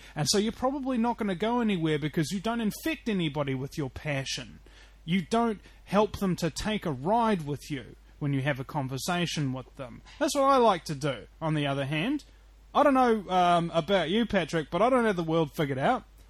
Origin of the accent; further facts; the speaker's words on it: New Zealand; I'm from New Zealand.